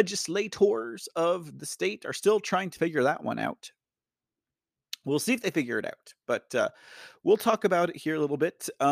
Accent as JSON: {"language": "English", "region": "Texas", "country": "United States", "said": "But I am Texan. I am from Texas, for those of you who are new to the show"}